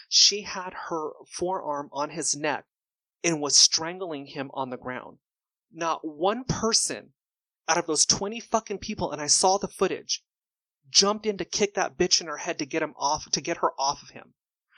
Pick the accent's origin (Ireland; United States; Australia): United States; Simi Valley, California; I grew up in Simi Valley.